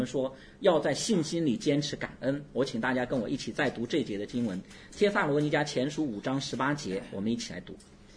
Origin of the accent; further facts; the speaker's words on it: China; 你知不知道我们中国人有一句话说，这个德不配位必遭灾祸